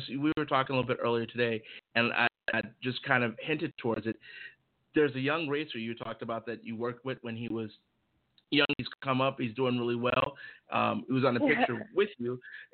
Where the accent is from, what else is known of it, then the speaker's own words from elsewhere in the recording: Chicago, Illinois, United States; now in Arizona, United States; we're all from Chicago, and one of our guys is from Detroit